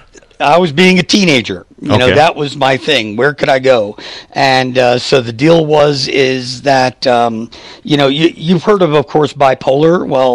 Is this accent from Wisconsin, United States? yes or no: no; Yonkers, New York, United States; I was actually born in New York City, and then I lived most of my life in Westchester County, which is the suburbs of New York, in Yonkers and Larchmont. Went to Mamaroneck High School.